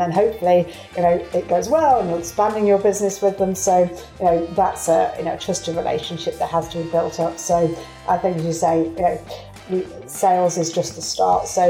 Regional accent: East Midlands, United Kingdom; also born or lived in Singapore; Yes, from Derbyshire, if you're trying to locate that accent there. But I started my career in the UK

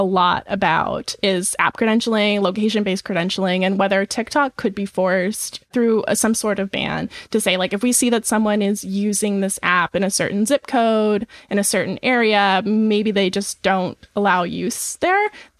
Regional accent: Nebraska, United States; I'm from Nebraska. It probably wouldn't happen there either.

